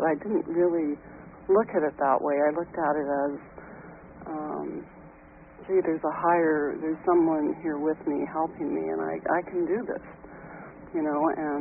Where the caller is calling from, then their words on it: British Columbia, Canada; Hi, I'm calling from British Columbia.